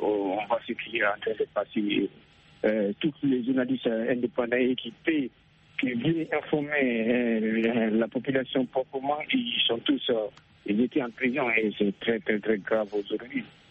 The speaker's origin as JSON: {"language": "French", "country": "Guinea", "said": "je suis de la Guinée."}